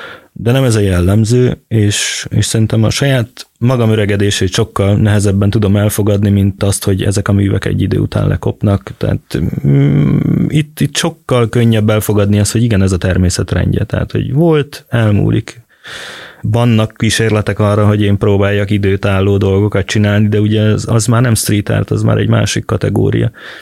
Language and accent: Hungarian; Budapest, Hungary; Világéletemben Budapesten voltam. A külvárosban nőttem föl, és 20-as éveim után költöztem csak be a belvárosba, de egy kis kitérőt leszámítva folyamatosan Budapesten éltem.